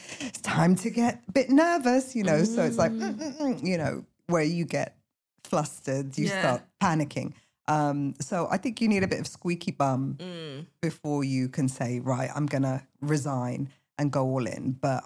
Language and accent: English; London, United Kingdom; no, I wasn't born in London actually, but I was raised in London.